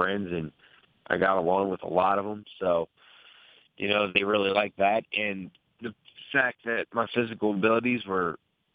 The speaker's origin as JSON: {"language": "English", "town": "Havre de Grace", "region": "Maryland", "country": "United States", "tie": "born there", "said": "I was born in Havre de Grace, and I went to Aberdeen and Edgewood High School."}